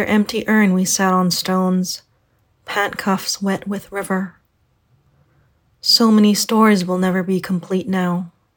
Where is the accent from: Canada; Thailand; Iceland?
Thailand; Well, there weren't any Buddhist temples near where we live. We're from Thailand and Southeast Asia, so it's a different kind of thing.